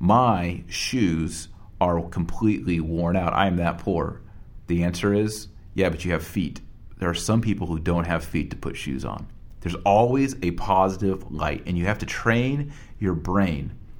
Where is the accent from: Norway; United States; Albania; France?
United States; I can only really speak from my own cultural context as an American.